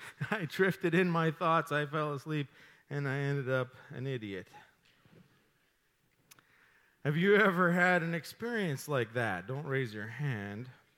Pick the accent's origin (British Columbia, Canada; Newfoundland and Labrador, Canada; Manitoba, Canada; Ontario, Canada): British Columbia, Canada; Dawson Creek; Growing up in Dawson Creek, I had an ample opportunity to work for the local farmers to make money while I was in high school and even after that.